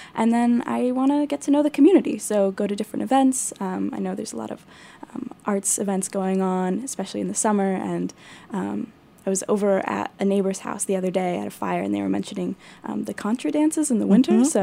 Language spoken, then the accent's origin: English; New Jersey, United States; Yes, I'm from the East Coast, so big change for me.